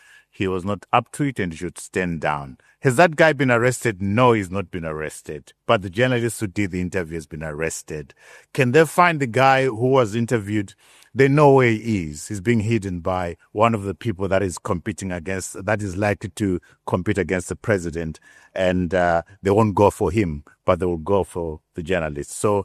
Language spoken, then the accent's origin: English; Zimbabwe; also born or lived in South Africa; I'm a Zimbabwean through and through. I love Zimbabwe.